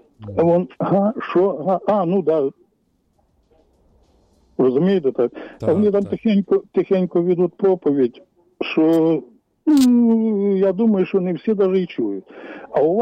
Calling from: Korosten, Zhytomyr Oblast, Ukraine; Коростин.

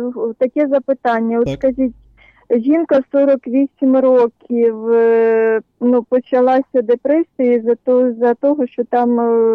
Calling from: Kyiv, Ukraine

